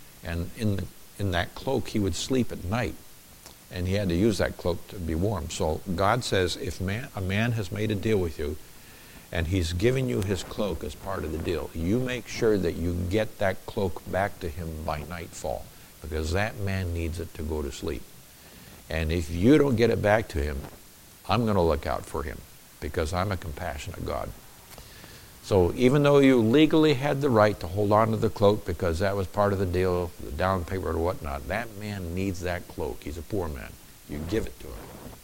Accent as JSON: {"language": "English", "country": "United States", "said": "Nowadays, as an American, they won't let you in there at all."}